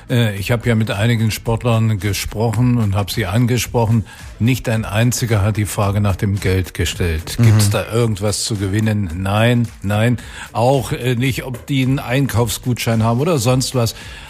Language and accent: German; Potsdam, Brandenburg, Germany; Und ich bin Potsdamer